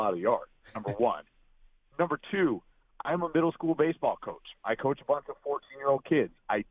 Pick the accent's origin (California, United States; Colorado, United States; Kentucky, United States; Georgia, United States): Colorado, United States; So, listen, I'm in Arizona, but like I said before, born and raised in Colorado, Rockies fan since 93.